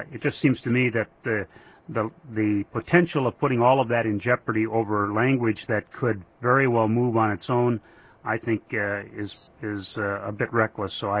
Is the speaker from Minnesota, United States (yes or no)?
yes; Crookston, Minnesota, United States; That's 17 faculty members and two principals that have been issued layoff notices from my hometown of Crookston, which is not a large city.